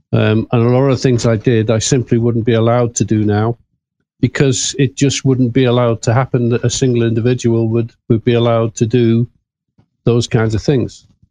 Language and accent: English; Liverpool, North West England, United Kingdom; I'm from Liverpool in the UK. I left school at 17 to join the army.